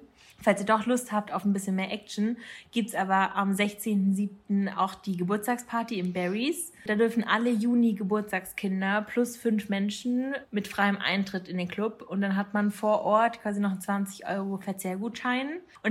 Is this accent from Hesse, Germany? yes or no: no; Friedrichshafen, Baden-Württemberg, Germany; also ich komme aus Friedrichshafen, ich bin da aufgewachsen